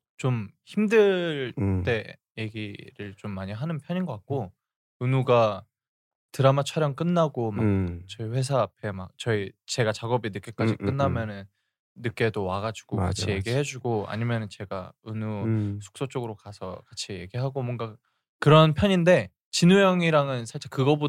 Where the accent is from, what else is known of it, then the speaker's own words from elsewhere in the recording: South Korea; born there; 코리아 그러니까 여기서 내가 태어난 곳에서 뭔가 혁신적인 뭐 혁명적인 뭔가를 일으켜라 해서 K를 붙여주셔서